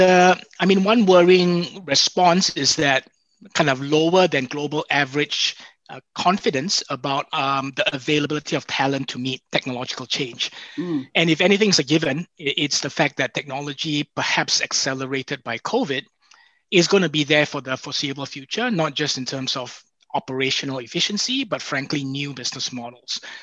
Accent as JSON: {"language": "English", "country": "Singapore", "said": "being a Singaporean"}